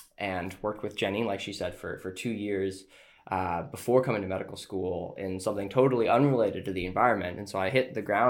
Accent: Acton, Massachusetts, United States; I grew up in Acton, Massachusetts, which is one of the Superfund sites related to Grace Chemical

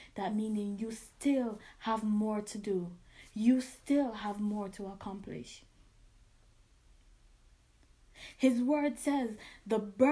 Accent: Jamaica; Growing up in Jamaica, my mother, I don't recall my mother ever used to saying to me, I love you.

